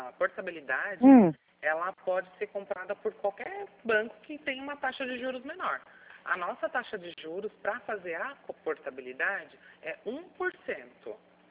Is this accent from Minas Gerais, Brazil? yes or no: no; Osasco, São Paulo, Brazil; Verdade, eu morava em Quitaúna, nasci e criei em Quitaúna.